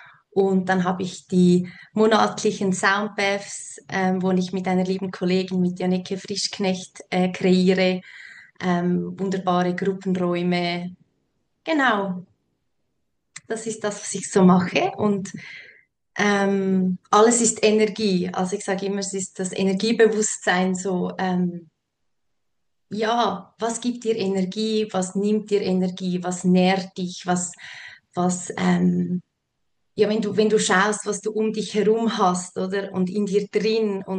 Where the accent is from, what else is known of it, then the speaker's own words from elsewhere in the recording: Switzerland; Ich komme aus der Schweiz und wohne mit meinem Sohn und meinem Mann im schönen Kanton Nidwalden. Das ist ganz in der Nähe von Luzern.